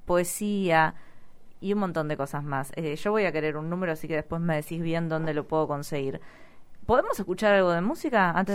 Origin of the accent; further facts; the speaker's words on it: Buenos Aires Province, Argentina; Para que la gente diga, sí, esto que decís vos, somos bonaerenses.